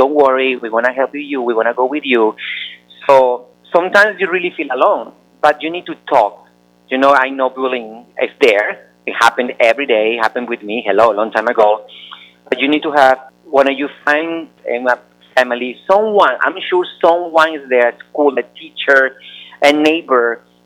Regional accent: Venezuela; English is a second language; Listen, I grew up in Venezuela, and all my neighbors, they were all kids

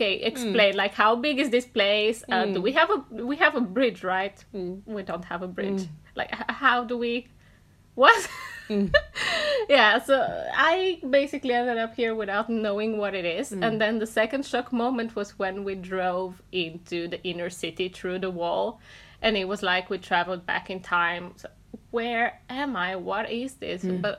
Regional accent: Bulgaria; moved away as an adult; also born or lived in Germany; No, I was born in Bulgaria. Mm-hmm. I did my gymnasium education there, and I moved out of there when I was 19 to pursue my studies in Germany.

